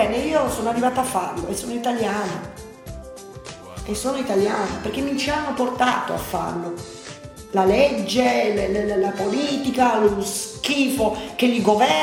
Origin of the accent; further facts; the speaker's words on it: Turin, Piedmont, Italy; born there; io sono nata a Torino, ma i miei genitori non sono torinesi, sono pugliesi.